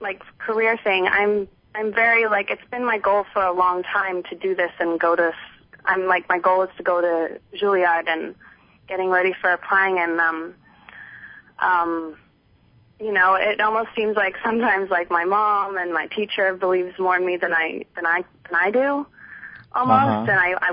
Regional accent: Santa Fe, New Mexico, United States; born there; I was born in Santa Fe, New Mexico

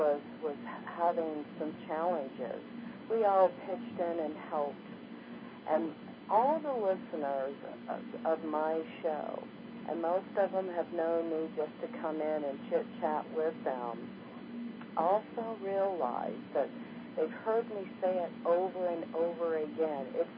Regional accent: Hawaii, United States; You know, I was, of course, born and raised in Hawaii.

